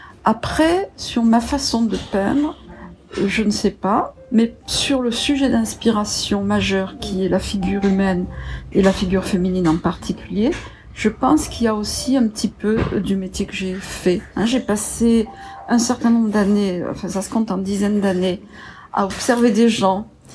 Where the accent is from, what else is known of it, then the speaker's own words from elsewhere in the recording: south of France, France; je viens du Midi de la France. Voilà. J'ai ma maison et mon atelier à une vingtaine de kilomètres d'Aix-en-Provence.